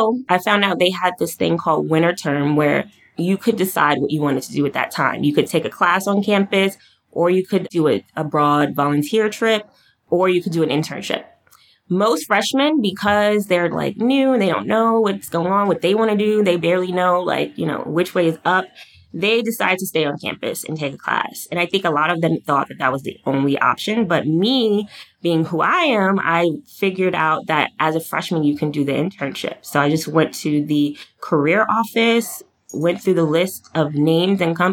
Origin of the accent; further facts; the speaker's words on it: Brooklyn, New York, United States; also born or lived in Greencastle, Indiana; And so I am from Brooklyn, but I went to college in Indiana, Greencastle, Indiana, small liberal arts school.